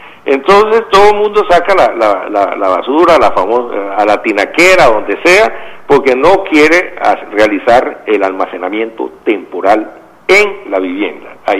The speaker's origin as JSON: {"language": "Spanish", "country": "Costa Rica", "said": "tengo que pasar sobre ascuas porque soy costarricense"}